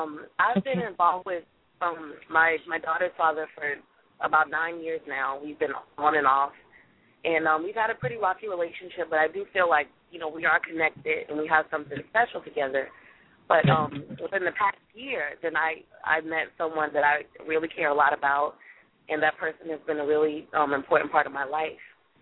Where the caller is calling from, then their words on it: Charleston, South Carolina, United States; We're calling in from Charleston, South Carolina.